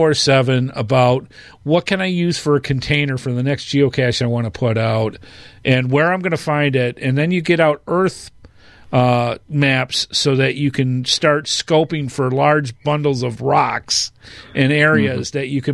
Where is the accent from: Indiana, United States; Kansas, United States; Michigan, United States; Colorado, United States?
Michigan, United States; Detroit; I'm from Detroit.